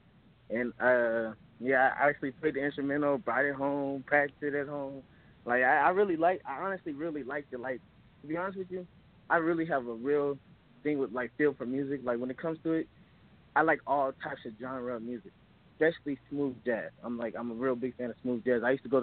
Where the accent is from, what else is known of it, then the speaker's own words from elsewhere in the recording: Las Vegas, Nevada, United States; I was born and raised in Vegas, you know, I've been doing music.